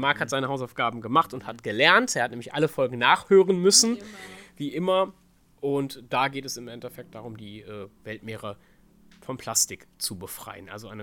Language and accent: German; Cologne, North Rhine-Westphalia, Germany; ich bin mal als Kölner mal wieder gedanklich in meiner Podcast-Welt in die Heimat gereist.